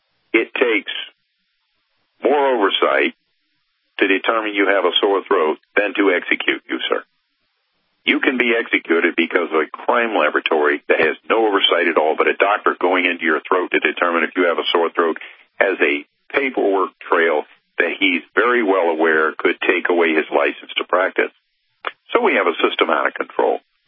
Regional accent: North Carolina, United States; I'm not sure about that because I'm from North Carolina.

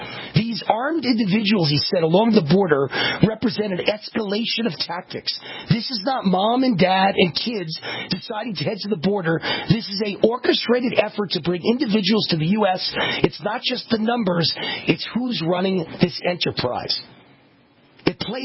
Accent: United States; Thank God for America. And I am American-made and proud of it.

